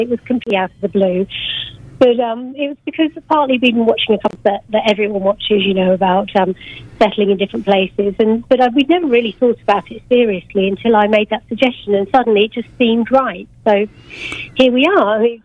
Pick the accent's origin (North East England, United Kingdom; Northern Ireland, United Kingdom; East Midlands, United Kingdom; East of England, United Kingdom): East of England, United Kingdom; Harpenden; born there; I was born in Harpenden, just near the Hesse.